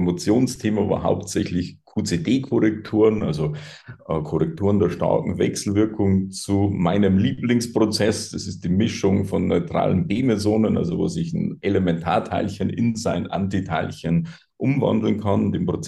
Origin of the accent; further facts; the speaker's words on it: Bavaria, Germany; Genau, also ich bin im Bayerischen Wald aufgewachsen, wirklich in einem sehr kleinen Dorf. Wir hatten 50 Einwohner, war eher von Landwirtschaft geprägt.